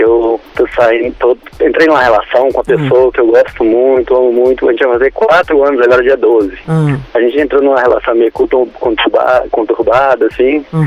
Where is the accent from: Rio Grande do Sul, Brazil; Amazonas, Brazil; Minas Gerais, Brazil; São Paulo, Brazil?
Minas Gerais, Brazil; Belo Horizonte; Eu sou de BH.